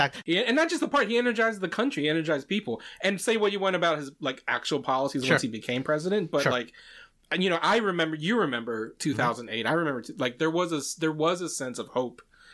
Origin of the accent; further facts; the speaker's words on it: Luray, Virginia, United States; Now my hometown's all over the news. But until then, no one knew where Luray, Virginia was.